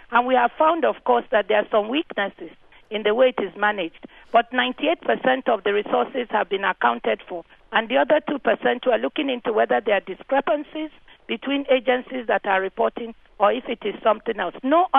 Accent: Delta, Nigeria; I'm from Delta State, one of the Delta States, so I can also speak to it.

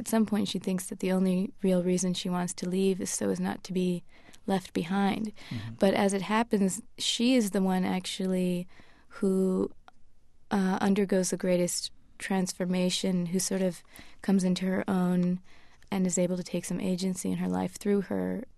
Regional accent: Chicago, Illinois, United States; born there; Yes, I was born in Chicago.

